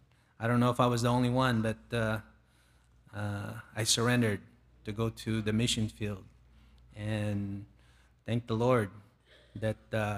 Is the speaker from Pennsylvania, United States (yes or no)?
no; Long Island, New York, United States; also born or lived in Philippines; I was born in the Philippines, but came to America when I was just 8 years old. And we moved to Long Island, New York.